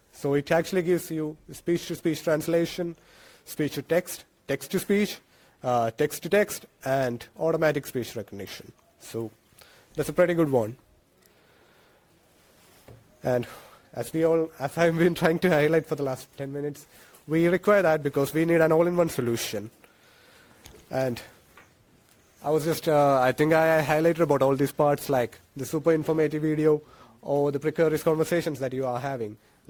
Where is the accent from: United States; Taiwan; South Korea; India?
India; Kerala; first language Malayalam; English is a second language; if I'm speaking in my mother tongue called Malayalam, I'm just going to sit here and I'm trying to explain the concept to him.